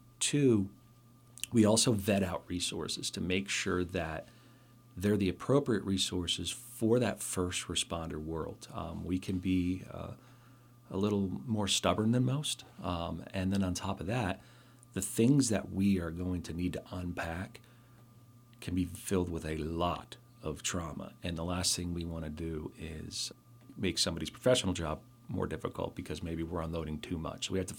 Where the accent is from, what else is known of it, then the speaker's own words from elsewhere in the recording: Pennsylvania, United States; Yeah, so I grew up in the Poconos here in Pennsylvania